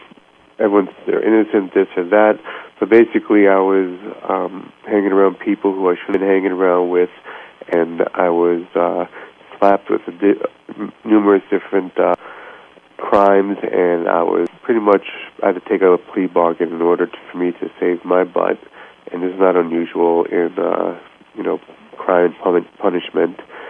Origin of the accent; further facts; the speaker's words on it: New York, United States; I was born in New York, lived here all my life, so.